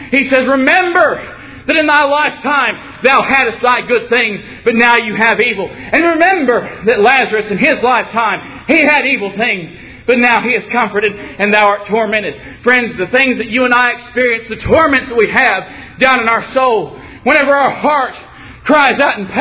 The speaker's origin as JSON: {"language": "English", "region": "Georgia", "country": "United States", "said": "Well, I left him in New York City, and I came on back home to Georgia."}